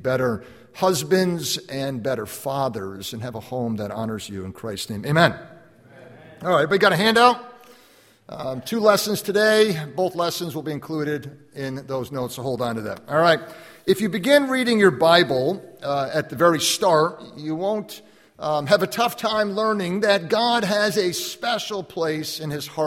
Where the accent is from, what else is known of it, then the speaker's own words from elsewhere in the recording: Chicago, Illinois, United States; also born or lived in Manhattan, United States; But as the brother said, I grew up in Chicago, born in Manhattan, grew up in Chicago, hence the love for Chicago sports.